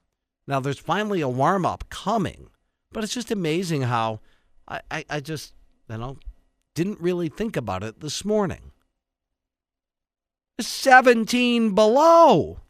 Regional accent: Wisconsin, United States; this is just a return to the winters I grew up with in Wisconsin.

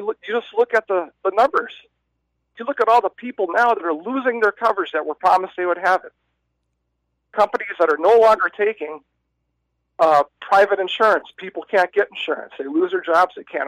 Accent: Weston, United States; Good morning, Tom. I'm from Weston.

